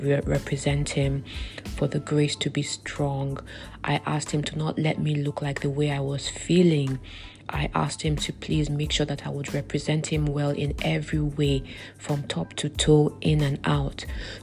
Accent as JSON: {"language": "English", "country": "Nigeria", "said": "As my Nigerian people will say, have a lovely, happy weekend in advance."}